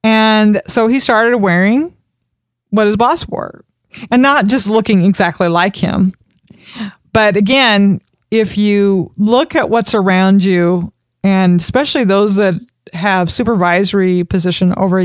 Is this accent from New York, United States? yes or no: no; Florida, United States; even if you live in a hot, humid climate, I'm from South Florida